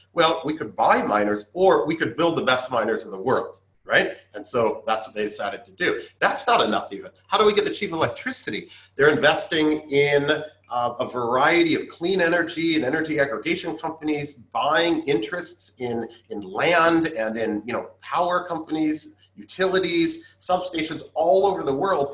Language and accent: English; United States; now in Japan; being an American in Japan, sometimes it's hard not to.